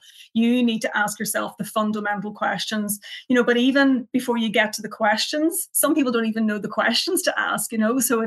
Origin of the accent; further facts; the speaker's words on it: Ulster, Ireland; now in County Down, United Kingdom; I am from Donegal originally, but I'm based in County Down, so I get the best of both.